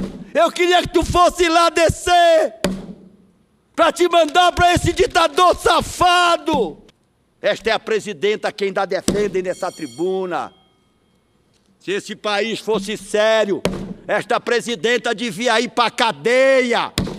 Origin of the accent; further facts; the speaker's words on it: Pará, Brazil; a minha terra, o meu querido Pará